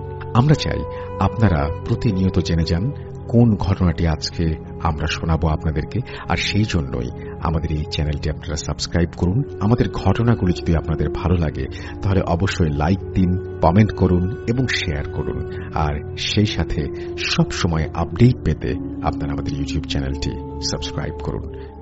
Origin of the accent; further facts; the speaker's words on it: Burichang, Chittagong Division, Bangladesh; আমার গ্রামের বাড়ি কুমিল্লার বুড়িচং থানার একটি গ্রামে।